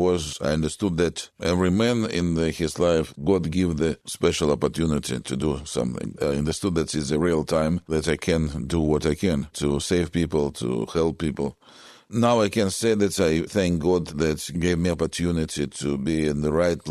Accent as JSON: {"language": "English", "town": "Leningrad", "region": "Saint Petersburg", "country": "Russia", "tie": "born there", "first_language": "Russian", "second_language": "English", "said": "because I was born in Russia, was Soviet Union in Leningrad, and my Russian is native language."}